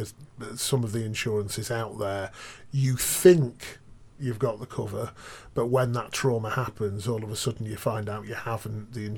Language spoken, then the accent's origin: English; Northwich, North West England, United Kingdom; I was brought up in Northwich, you know